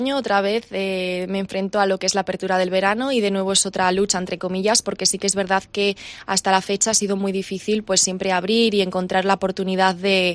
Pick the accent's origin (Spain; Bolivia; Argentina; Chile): Spain; Noja, Cantabria; Soy de Noja, de la zona de Isla y de Noja.